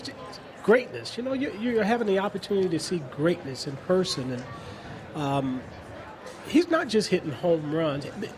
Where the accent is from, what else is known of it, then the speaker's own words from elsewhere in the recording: California, United States; I did. I grew up in Southern California.